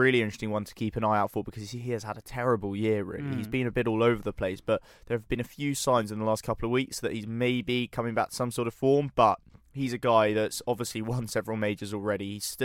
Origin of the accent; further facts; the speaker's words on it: United Kingdom; I know being British